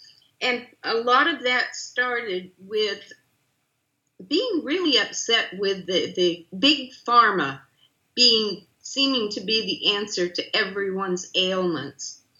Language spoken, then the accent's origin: English; New Hampshire, United States; And I grew up in New Hampshire, so we had access to a lot of good fish.